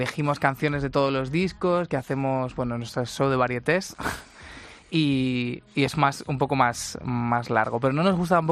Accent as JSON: {"language": "Spanish", "town": "Talavera de la Reina", "region": "Castilla-La Mancha", "country": "Spain", "lives_now": "Madrid, Spain", "said": "yo soy de Toledo, de Tabla de la Reina"}